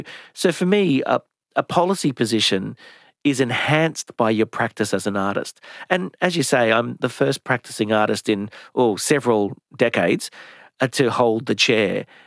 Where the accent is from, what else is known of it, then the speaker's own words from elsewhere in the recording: Brisbane, Queensland, Australia; Oh, not much really, because I grew up in Brisbane.